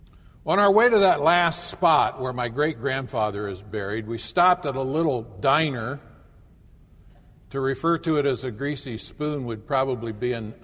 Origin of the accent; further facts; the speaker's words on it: Ohio, United States; Now, I was born in Ohio and was reared in Ohio. I've never lived as a resident of West Virginia, but my parents moved to Ohio just about the time the Second World War began.